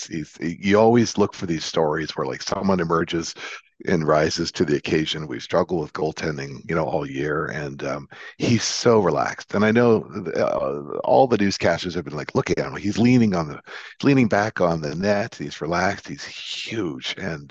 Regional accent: Toronto, Ontario, Canada; And I grew up in Toronto, so

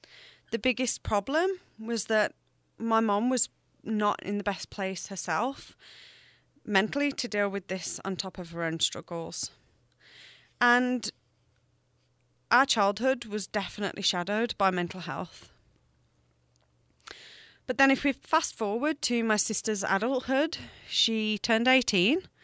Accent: England, United Kingdom; moved away as an adult; now in Canada; I was born and raised in England, and I emigrated to Canada 8 years ago.

